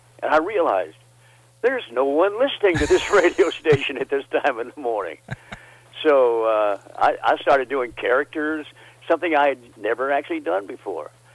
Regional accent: Memphis, Tennessee, United States; also born or lived in Mississippi; I grew up in Memphis and Mississippi, and I used to kid around saying Memphis, the capital of Mississippi, but that's northern Mississippi mostly.

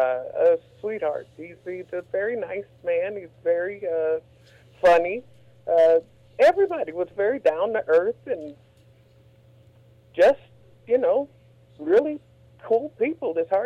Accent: Chicago, Illinois, United States; Ryan said he was from Chicago and I was from Chicago, so we talked about Chicago

